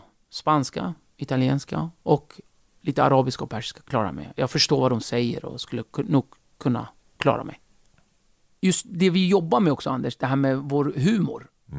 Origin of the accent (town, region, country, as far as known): Turkey; born or raised there; now in Sweden